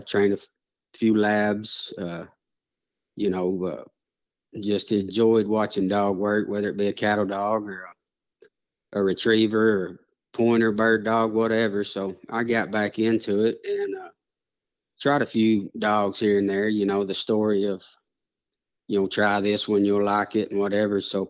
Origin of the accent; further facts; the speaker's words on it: Marlton, Arkansas, United States; from Marlton, Arkansas, 42 years old, or I should say young, and just living the dream.